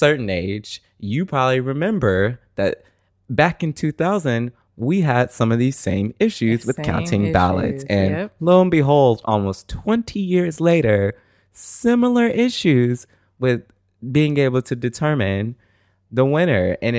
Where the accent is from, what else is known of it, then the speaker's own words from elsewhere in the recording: Florida, United States; let's just say I'm from Florida, I'm ashamed and upset, particularly at the county I'm from